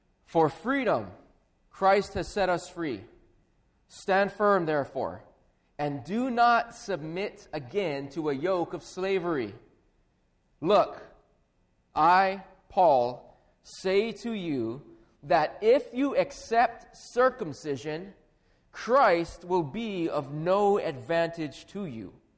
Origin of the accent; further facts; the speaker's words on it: Hawaii, United States; Growing up in Hawaii, you don't see much snow. We actually don't see any snow at all.